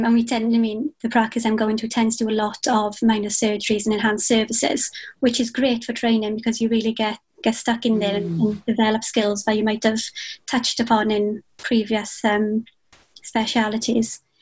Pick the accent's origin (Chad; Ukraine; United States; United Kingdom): United Kingdom; Wales; I'm Welsh trainee. I'm from Wales. It's not much getting away from the accent.